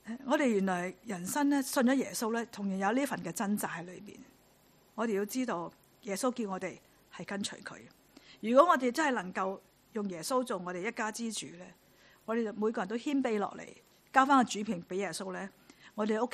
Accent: Guangdong, China; 有我们广东人说半身而女债

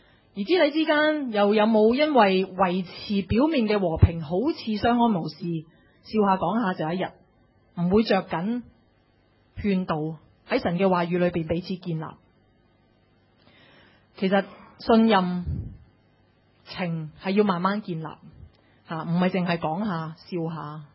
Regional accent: China; 其实我们中国人这个情况就更加严重

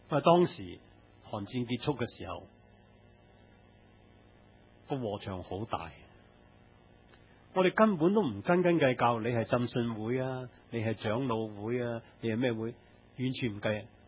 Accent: Hong Kong; 佢唔系我哋播道会嘅，佢唔系我哋香港人嘅

